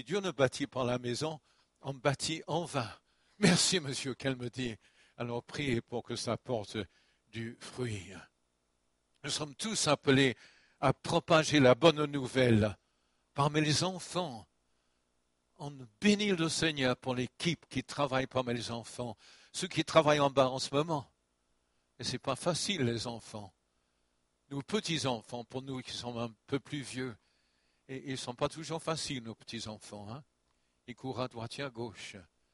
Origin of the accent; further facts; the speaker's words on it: France; Mais chez nous en France, nous avons eu quand même